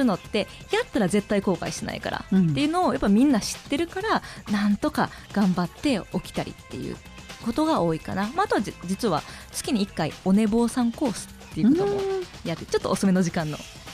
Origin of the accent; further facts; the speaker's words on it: Osaka, Japan; しかも私まあ大阪出身なんですけど、